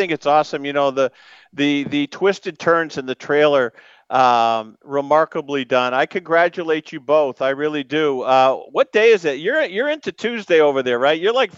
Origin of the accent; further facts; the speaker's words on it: New England, United States; There's a lot of I'm from New England.